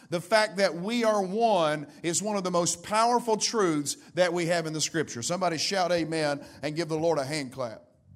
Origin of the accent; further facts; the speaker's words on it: United States; We are American citizens here.